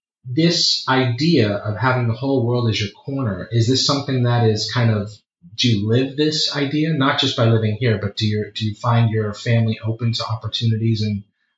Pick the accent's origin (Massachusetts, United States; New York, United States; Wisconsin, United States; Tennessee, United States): Massachusetts, United States; Boston; I have a very strong feeling of being a Bostonian, a New Englander, an American, right?